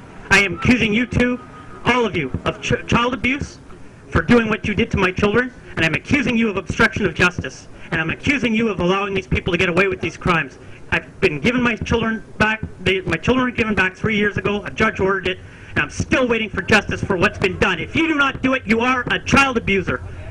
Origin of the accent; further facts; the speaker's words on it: Sudbury, Ontario, Canada; I am from Sudbury, Ontario.